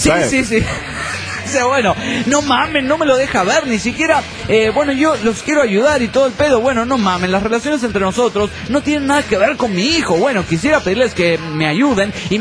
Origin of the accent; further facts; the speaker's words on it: Parral, Chihuahua, Mexico; Desde Parral de Chihuahua, sí, tierra de muchos amigos.